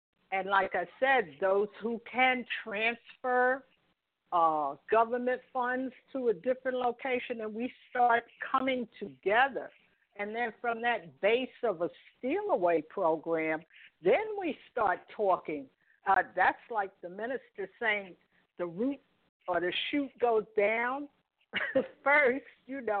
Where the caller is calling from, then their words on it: New Jersey, United States; I'm calling from New Jersey.